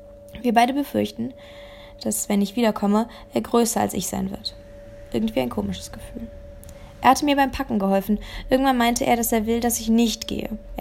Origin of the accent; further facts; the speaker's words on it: Saarland, Germany; Und auch das erinnert mich an meine Heimat, an das kleine, aber durchaus feine Saarland.